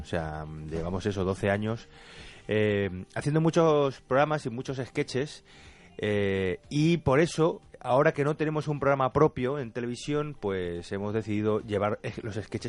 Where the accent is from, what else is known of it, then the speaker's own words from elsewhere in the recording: Albacete, Castilla-La Mancha, Spain; que somos todos de Albacete.